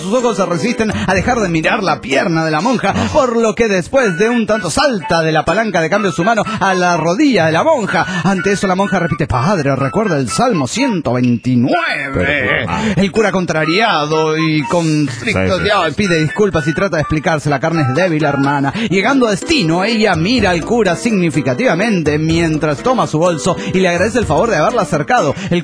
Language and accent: Spanish; Morelia, Michoacán, Mexico; Vengo del de Morelia, Michoacán, paisanos